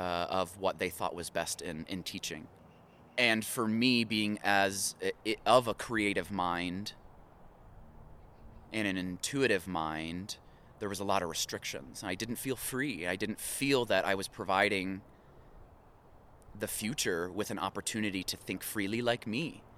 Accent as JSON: {"language": "English", "region": "the Carolinas", "country": "United States", "tie": "born or raised there", "also_born_or_lived": "South Florida", "moved": "as an adult", "lives_now": "Colorado, United States", "said": "I was born in South Florida in 1989, and I grew up in the Carolinas, where I got a lot of my education and experience until I moved to Colorado 10 years ago this year."}